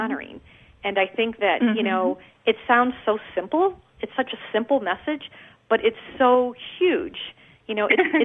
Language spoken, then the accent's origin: English; Midwest, United States; I'm from the Midwest, so I've never been to South America.